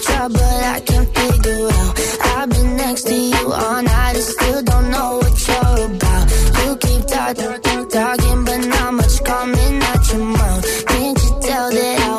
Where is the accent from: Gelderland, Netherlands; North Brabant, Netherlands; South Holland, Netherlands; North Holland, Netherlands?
Gelderland, Netherlands; Apeldoorn; Ik kom uit Apeldoorn.